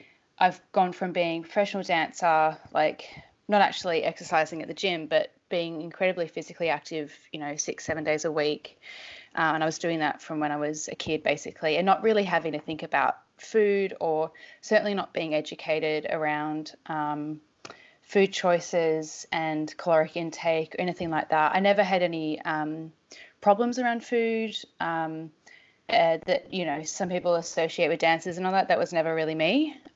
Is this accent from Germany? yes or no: no; Australia; So I'm 29. I'm from Australia.